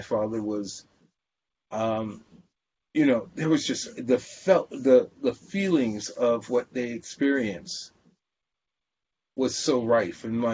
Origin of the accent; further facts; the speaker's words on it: Sacramento, California, United States; born there; So when I was born in Sacramento, as I said before. My parents came from South Carolina.